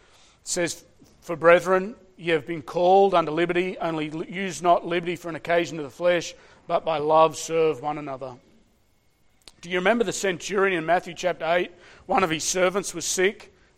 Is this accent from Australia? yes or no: yes; Australia; and I'm Australian, so I'm going to say it.